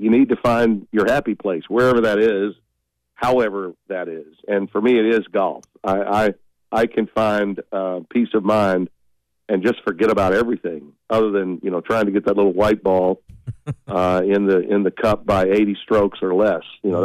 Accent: Shreveport, Louisiana, United States; Now, I live on a golf course in Shreveport, my hometown, and it was never closed.

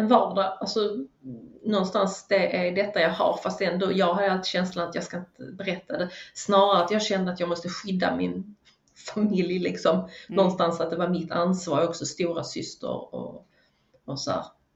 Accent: Skåne, Sweden; also born or lived in Värmland; Ute på landet i Skåne, eller ja, jag är född i Värmland, men det är ingen människa som hör det idag. Och det var på många vis en väldigt fin uppväxt på landet, liten landskola och så.

